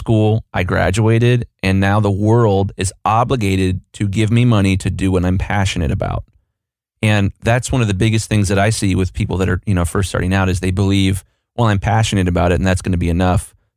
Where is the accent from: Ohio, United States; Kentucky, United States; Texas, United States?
Ohio, United States; Columbus; You know, Dave Thomas, I'm from Columbus, Ohio.